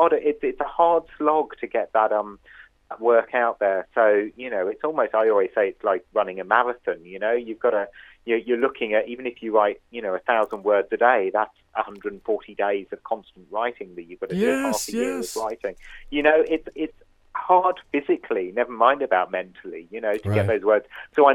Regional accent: Brighton, South East England, United Kingdom; moved away as an adult; now in Dublin, Ireland; No, I grew up, I was born down in Brighton in the UK, just near London in the UK, and then I came to Dublin for the weekend 15 years ago

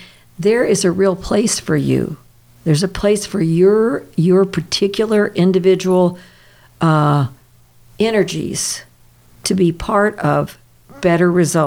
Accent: Kentucky, United States; moved away as an adult; also born or lived in San Francisco; I was raised in Kentucky. And then until I was 46, I lived there. Then I went to San Francisco for 20 years, and then we moved here.

